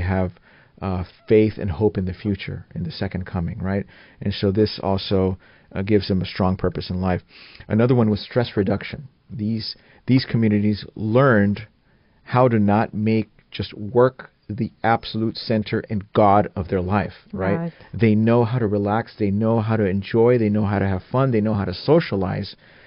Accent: Fort Worth, Texas, United States; And I remember I came from Fort Worth, Texas, which is cattle country, cowboy country, right?

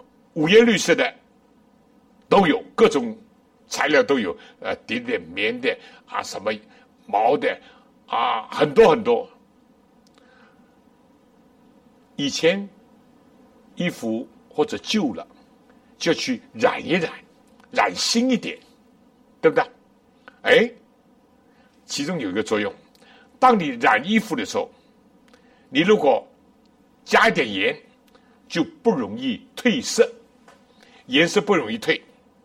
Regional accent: China; 我们中国人不难理解，我们小的时候什么咸蛋啊

